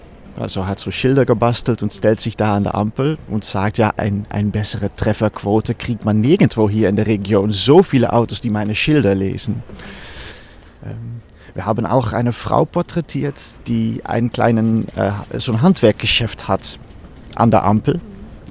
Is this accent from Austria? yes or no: no; Netherlands; now in Berlin, Germany; Also ich komme ursprünglich aus den Niederlanden, wohne in Berlin und bin auch mal ab und zu mit dem Auto hin und her gependelt.